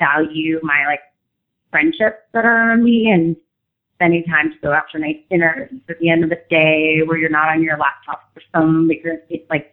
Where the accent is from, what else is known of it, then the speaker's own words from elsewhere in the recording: Montreal, Quebec, Canada; I grew up in Montreal, so I'm have a European vibe